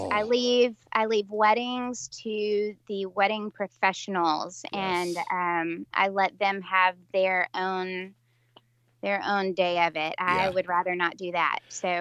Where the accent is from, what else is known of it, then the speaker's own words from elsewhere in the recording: Tennessee, United States; I'm from Middle Tennessee and started out in West Tennessee, but then moved into Middle Tennessee as an adult.